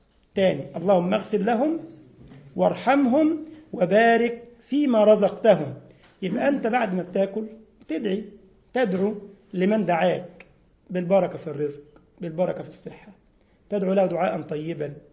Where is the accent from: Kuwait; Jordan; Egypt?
Egypt; تسمى المبردة حسمات الثلاجة عندنا في مصر، الثلاجات والغسالات